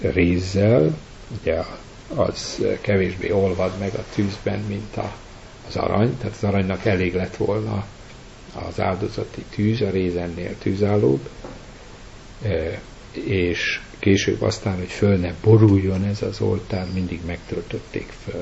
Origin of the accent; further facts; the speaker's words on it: Szabolcs-Szatmár-Bereg, Hungary; Régi parasztházak, legalábbis ott Nyíregyháza környékén, ahol én felnőttem